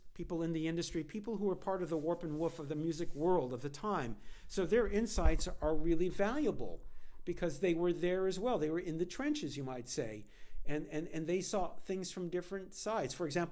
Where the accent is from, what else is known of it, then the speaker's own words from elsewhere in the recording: Los Angeles, California, United States; listen, I'm from Los Angeles. I have a very exalted sense of my own importance here.